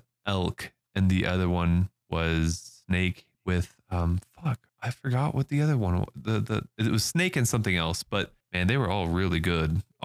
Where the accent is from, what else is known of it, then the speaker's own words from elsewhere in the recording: Germany; English is a second language; I mean, all we Germans change is the S sound.